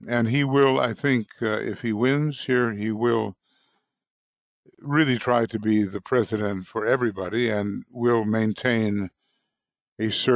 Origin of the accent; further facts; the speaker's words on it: United States; I'm an American largely